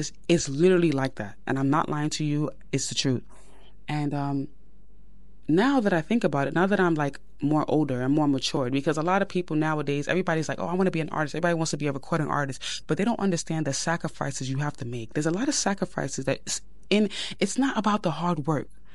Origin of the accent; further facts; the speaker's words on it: Brooklyn, New York, United States; Yes, I went to Abraham Lincoln in Brooklyn, New York. So we did like a whole talent show.